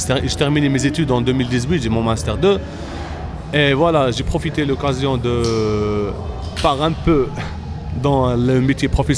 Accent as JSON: {"language": "French", "town": "Algiers", "region": "Algiers Province", "country": "Algeria", "said": "j'ai 29 ans, je viens d'Alger, Algérie, Alger Centre exactement."}